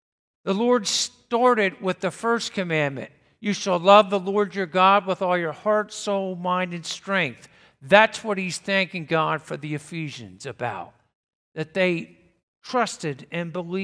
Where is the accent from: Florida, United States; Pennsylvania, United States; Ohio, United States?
Pennsylvania, United States; born there; I was not born in Missouri. I was born in Pennsylvania.